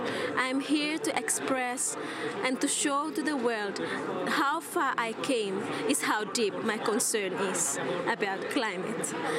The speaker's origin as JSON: {"language": "English", "country": "Solomon Islands", "said": "I'm from Solomon Islands. I'm 23"}